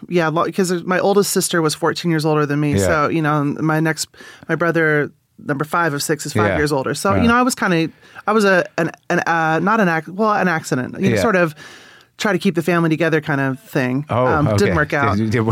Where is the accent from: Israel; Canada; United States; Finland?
United States; Manhattan, Kansas; I grew up in Kansas. Yeah. I'm from Manhattan, Kansas.